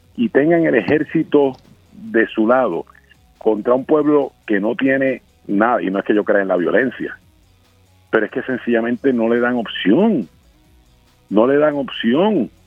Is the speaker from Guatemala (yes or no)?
no; Puerto Rico; Que nosotros como puertorriqueños quisiéramos ver a un Cuba libre